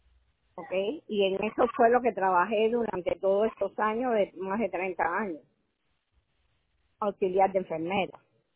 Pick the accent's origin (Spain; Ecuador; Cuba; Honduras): Cuba; moved away as an adult; also born or lived in Panama; yo salí de Cuba y terminé el preuniversitario, pero ya después llegué aquí yo fui primero a Panamá. Y de Panamá vine para acá